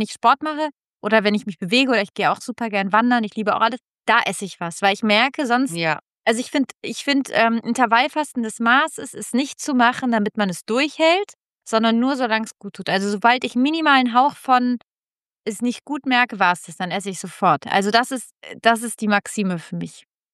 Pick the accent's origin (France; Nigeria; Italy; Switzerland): Italy; Ich komme auch aus Italien